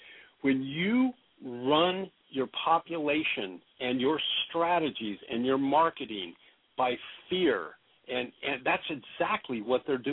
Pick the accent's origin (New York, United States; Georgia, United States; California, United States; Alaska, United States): Alaska, United States; Because I'm from Alaska, or like I said, was half my life in Alaska, and what they did to her in that state of Alaska, that where she finally resigned, and I mean I lived right there in Juneau, in the state capital, for half my life.